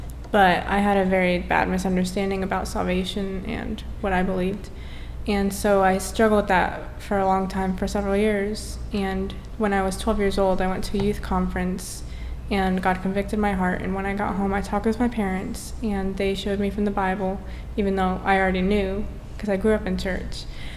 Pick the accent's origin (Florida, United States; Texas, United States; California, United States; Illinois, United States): Illinois, United States; Quincy; I'm from Quincy, Illinois, Tabernacle Baptist Church.